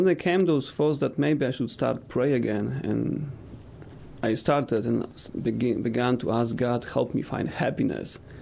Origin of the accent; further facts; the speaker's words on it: Poland; So, yes, I grew up in Poland in a small village, 200 families.